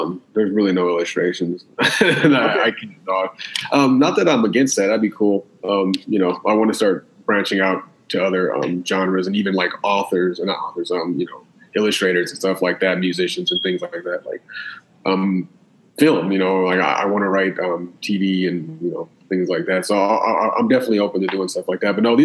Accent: Las Vegas, Nevada, United States; Yeah, I'm definitely from Vegas, and I'm used to the heat, man.

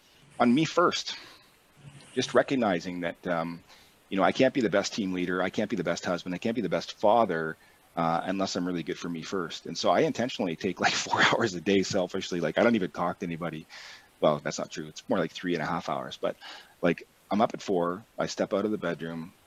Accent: the Maritimes, Canada; I'm, you know, I'm from the Maritimes and I'm excellent at drinking

